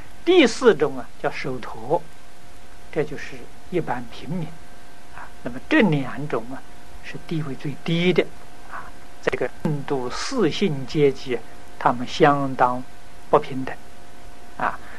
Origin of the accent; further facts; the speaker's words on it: China; 那么这也是我们中国人自古以来啊就与